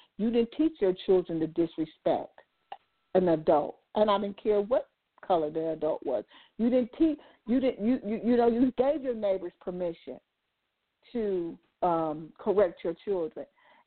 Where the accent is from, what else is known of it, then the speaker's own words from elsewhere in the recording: Compton, California, United States; And, you know, I grew up in Compton. And I remember that neighborhood, you know.